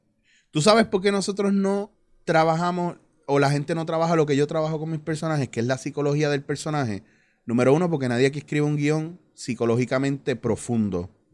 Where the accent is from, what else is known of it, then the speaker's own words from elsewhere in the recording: Puerto Rico; yo siendo puertorriqueño y arrastrando la L